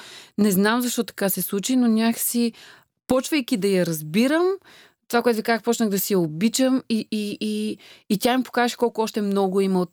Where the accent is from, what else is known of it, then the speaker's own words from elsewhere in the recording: Plovdiv, Plovdiv Province, Bulgaria; аз съм израснала, нали, в Пловдив